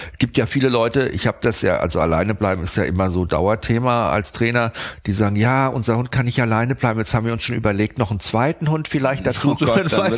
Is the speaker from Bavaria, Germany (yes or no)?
yes; Bavaria, Germany; Ich komme ja aus dem Frankenland und wir sind der Weinort bei uns, ja.